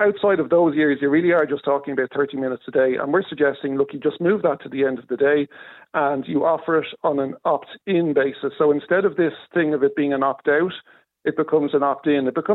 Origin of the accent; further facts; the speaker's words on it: Ireland; I have to kind of politely point out to them, you realise... I'm Irish.